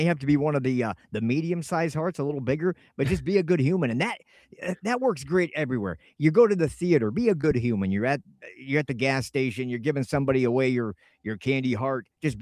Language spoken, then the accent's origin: English; Richland Center, Wisconsin, United States; we're one of the lucky cities, my hometown of Richland Center, Pete, we have a drive-in movie theater.